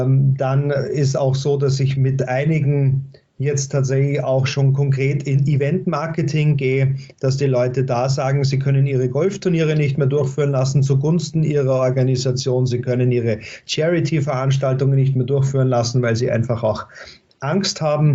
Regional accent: Vienna, Austria; Naja, das wäre für mich als Wiener natürlich naheliegend

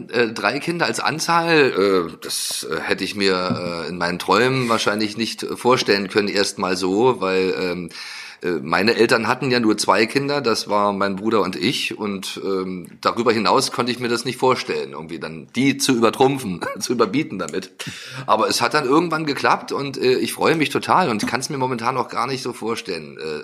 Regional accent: eastern Germany, Germany; wir sind ja auch im Osten groß geworden

